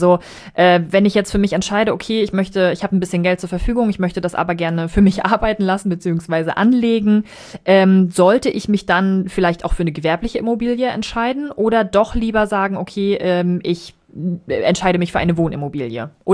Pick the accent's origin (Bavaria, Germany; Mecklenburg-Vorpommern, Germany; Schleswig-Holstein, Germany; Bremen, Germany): Mecklenburg-Vorpommern, Germany; Greifswald; born there; also ich bin gebürtige Greifswalderin auch